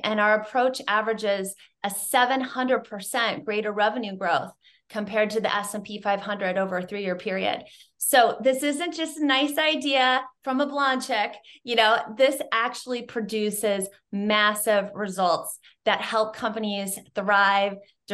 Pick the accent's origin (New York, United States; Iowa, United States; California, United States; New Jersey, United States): Iowa, United States; And I went to work for a division of a Fortune 500 company in my home state of Iowa.